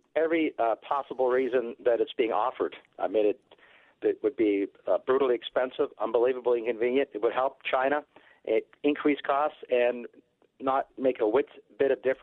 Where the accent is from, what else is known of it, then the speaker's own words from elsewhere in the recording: Canada; born there; I'm from Canada, so, you know, a shout out for my buddies there. At least I was born there.